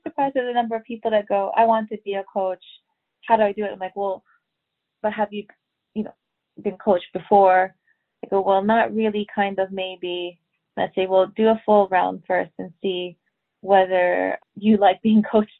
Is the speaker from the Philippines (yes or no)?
yes; Philippines; I'm originally from the Philippines